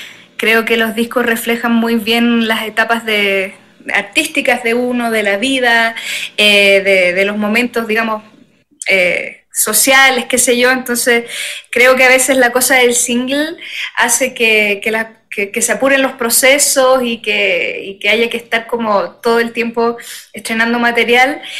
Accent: Chile; moved away; habla del sur, que es de donde yo vengo, al sur del mundo, Chile. Y claro, luego de casi 4 años viviendo acá

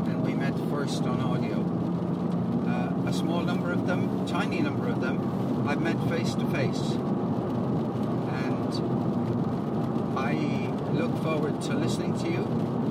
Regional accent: Limerick, Munster, Ireland; born there; also born or lived in United Kingdom; I'm not from Oman. I was born in Limerick in Ireland. Went to university in Dublin. Spent 30 years living and working in the UK. And came to Ireland, back to Ireland in 2005.

